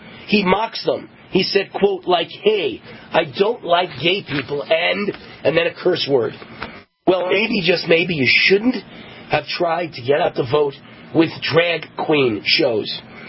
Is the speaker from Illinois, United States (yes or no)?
no; Nevada, United States; And I keep talking about Nevada because I'm from Nevada, so I get all this Nevada news.